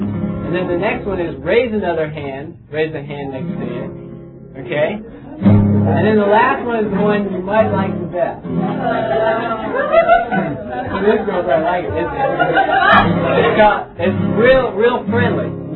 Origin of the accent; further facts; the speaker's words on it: Oklahoma, United States; I come from Oklahoma.